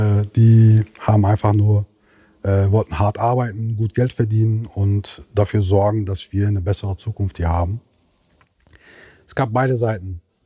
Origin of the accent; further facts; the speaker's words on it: North Rhine-Westphalia, Germany; born there; now in Bonn, Germany; Ich bin gebürtig aus dem Ruhrpott und wohne jetzt in Bonn. Bin 48 Jahre alt, habe einen Sohn